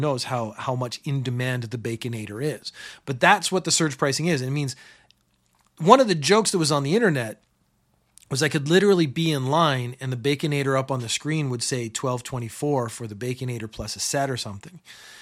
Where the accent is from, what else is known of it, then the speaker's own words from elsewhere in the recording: Canada; So I'm Canadian. I grew up in Canada.